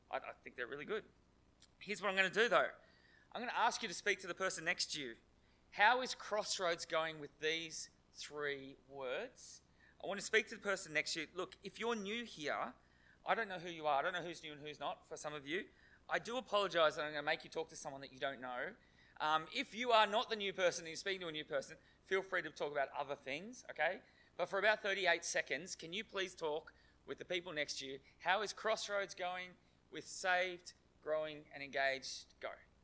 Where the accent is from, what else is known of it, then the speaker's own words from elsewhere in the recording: Sydney, New South Wales, Australia; I came from Sydney once upon a time, and I was from the Anglican Diocese of Sydney